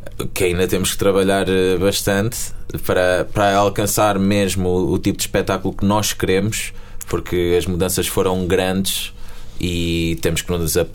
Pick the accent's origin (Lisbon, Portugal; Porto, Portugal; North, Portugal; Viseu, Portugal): Viseu, Portugal; nós somos de Viseu, é uma cidade pequena